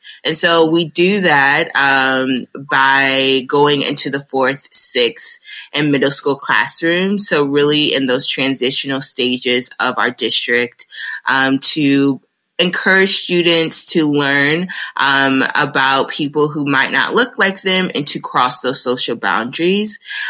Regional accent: Shaker Heights, Ohio, United States; So I went to Shaker. I grew up in Shaker. My family's originally from South Carolina, so we really don't have family up here in the Cleveland area

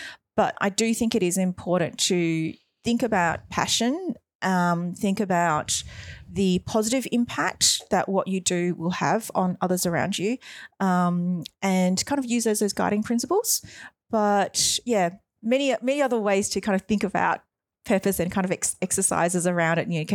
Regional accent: Melbourne, Victoria, Australia; I'm from Melbourne.

